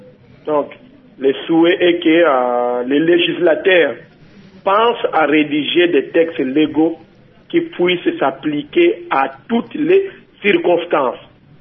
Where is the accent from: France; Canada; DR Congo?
DR Congo; chez nous en Afrique en général et en RDC en particulier